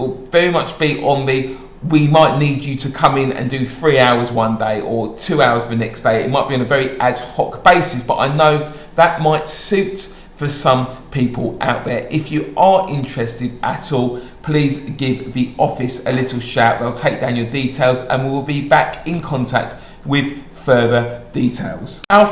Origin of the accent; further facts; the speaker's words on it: Bromley, London, United Kingdom; I was brought up around the Beckenham Bromley area